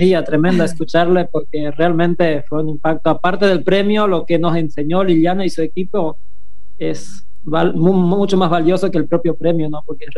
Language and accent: Spanish; San Antonio, Misiones, Argentina; also born or lived in Colonia Wanda; yo soy nacido y malcriado, como dicen acá, en la zona de San Antonio, pegado con Brasil. Después me fui al otro lado de Misiones, que es Colonia Wanda, pegado con Paraguay. Así que hablo portugués y entiendo guaraní.